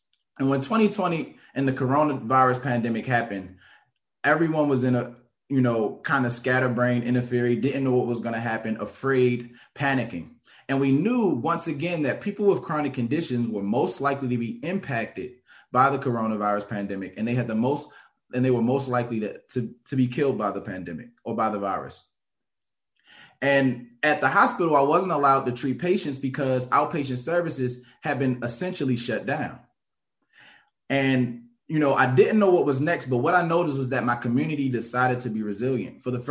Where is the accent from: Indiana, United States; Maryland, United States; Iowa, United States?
Maryland, United States; Baltimore; Born and raised in Baltimore City, I know far too well the impact that chronic disease can have on my communities and communities like mine.